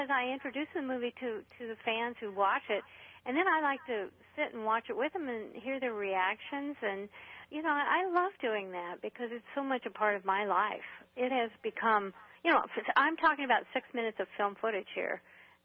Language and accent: English; Hollywood, California, United States; you know, I'm from Hollywood and it never snowed.